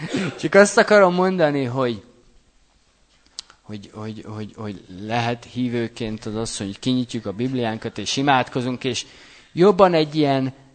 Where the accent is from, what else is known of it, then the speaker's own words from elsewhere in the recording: Hungary; Mi magyarok azt mondjuk, milyen kicsi.